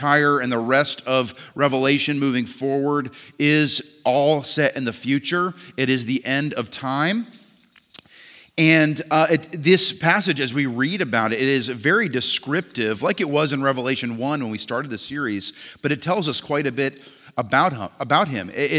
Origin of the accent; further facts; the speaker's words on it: Maine, United States; Some of you know I grew up in Maine, and I have vivid memories of wintertime